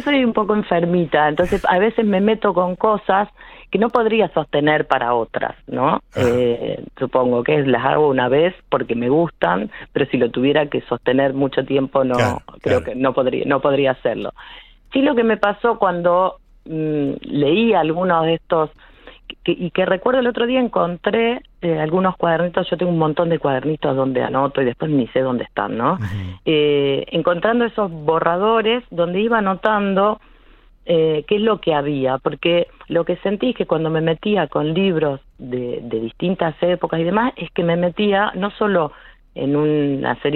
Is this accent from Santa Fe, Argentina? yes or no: yes; Santa Isabel, Santa Fe, Argentina; born there; yo nací en Santa Isabel, un pueblo al sur de Santa Fe